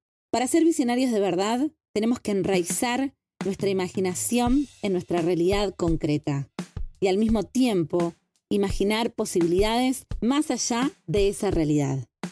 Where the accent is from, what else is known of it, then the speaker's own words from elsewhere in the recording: Argentina; Soy argentina.